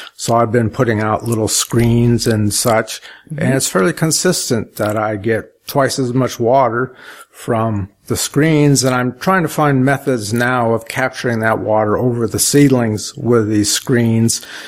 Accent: La Mesa, California, United States; also born or lived in Spring Valley; Well, I grew up in La Mesa and Spring Valley, and when I went to Monta Vista High School, I started exploring Southeast County

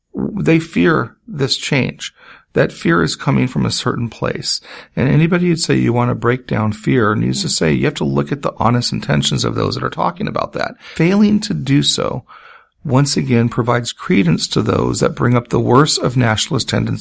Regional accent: United States; As an American, I can go in there and people immediately want to know, who am I?

